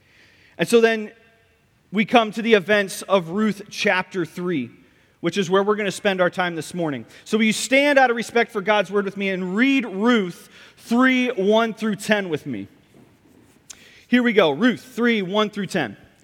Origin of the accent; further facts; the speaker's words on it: Kendallville, Indiana, United States; But I was born and raised in Kendallville.